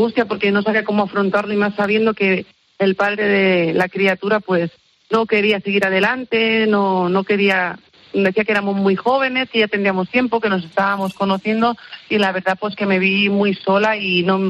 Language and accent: Spanish; Barcelona, Catalonia, Spain; born there; me fui a uno de los hospitales de referencia de Barcelona, uno privado, donde yo nací